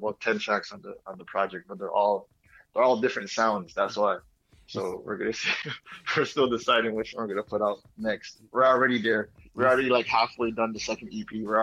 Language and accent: English; Jamaica; accent: Jamaican; because she makes fun of my Jamaican accent all the time.